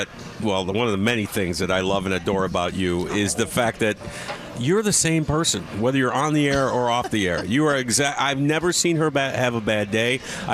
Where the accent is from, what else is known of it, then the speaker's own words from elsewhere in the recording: Northeast, United States; You know, I'm from the Northeast.